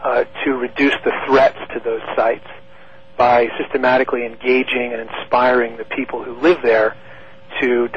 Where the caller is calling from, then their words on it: San Francisco, California, United States; I'm calling from a very foggy San Francisco this morning.